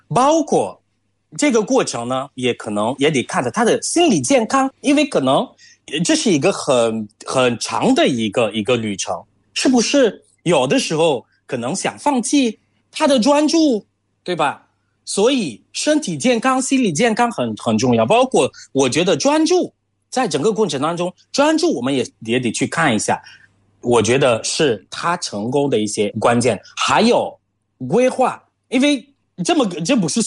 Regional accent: Cameroon; Chinese is a second language; 大家好，我是来自喀麦隆的

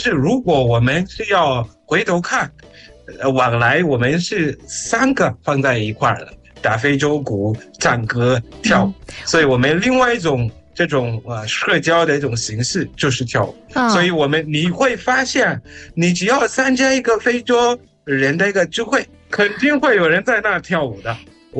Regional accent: Zimbabwe; 我是来自津巴布韦的

